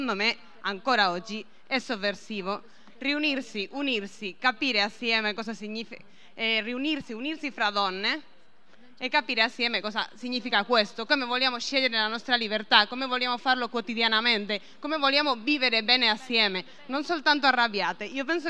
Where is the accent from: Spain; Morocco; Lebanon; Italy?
Spain; io infatti sono spagnola